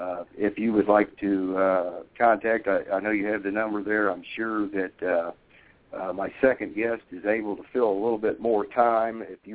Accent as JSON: {"language": "English", "town": "Cincinnati", "region": "Ohio", "country": "United States", "said": "I'm from Cincinnati, Ohio, actually right outside of Cincinnati, Ohio."}